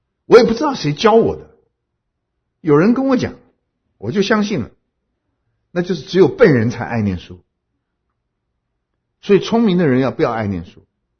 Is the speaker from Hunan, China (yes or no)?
yes; Hunan, China; 中间有没有湖南人？有啊，我们都不是好东西